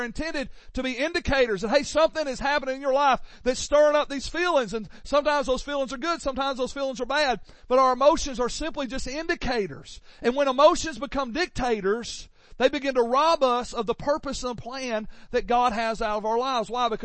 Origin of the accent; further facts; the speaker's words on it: Alabama, United States; I'm sorry, I come from Alabama. We're used to winning.